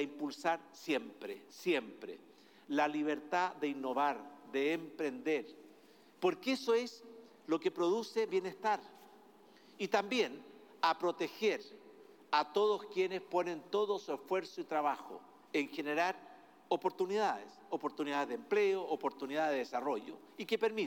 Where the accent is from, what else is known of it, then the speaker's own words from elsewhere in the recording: Chile; somos todos los chilenos